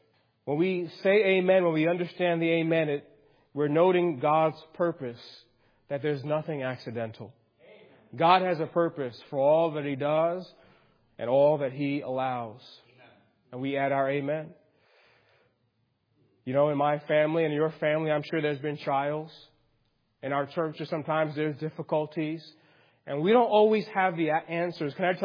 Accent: New York City, New York, United States; And I grew up again in New York City area, about 2 hours from here.

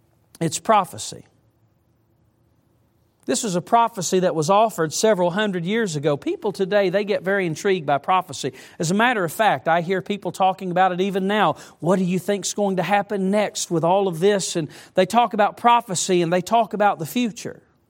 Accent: the South, United States; I remember growing up in the South, and sometimes hearing my grandma, we'd call her Mamaw, or I'd hear my Papaw

